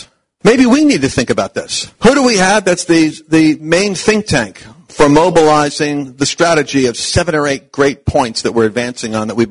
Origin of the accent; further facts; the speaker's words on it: Oyster Bay, New York, United States; born there; also born or lived in Long Island; I used to live there, Long Island. I was born in Oyster Bay